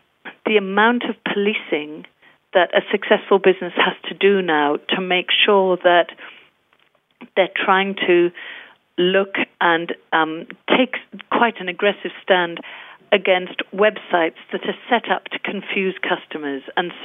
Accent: Wales, United Kingdom; I grew up in South Wales at a time when people were losing their jobs through mining

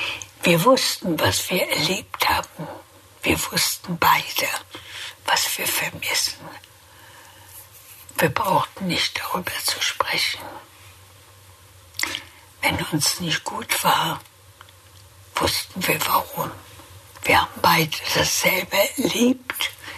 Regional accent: Berlin, Germany; Ich bin hier geboren. Das ist meine Heimat.

